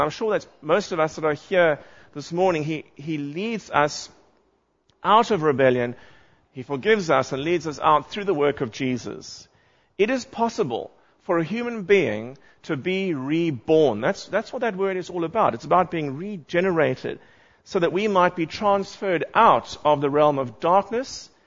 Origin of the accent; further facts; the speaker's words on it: South Africa; I must say, as a South African, I'm delighted to see that rugby is on the agenda.